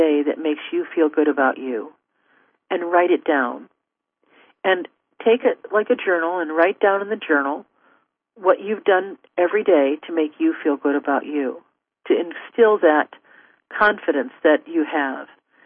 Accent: Ohio, United States; I'm from Ohio, and my partners here are from California.

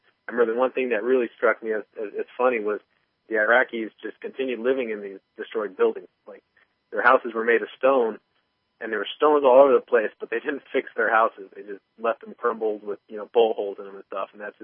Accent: San Jose, California, United States; Well, I'm from San Jose, California. I'm from a pretty metropolitan area. You know, it's a pretty, pretty dense city. We got a million people here.

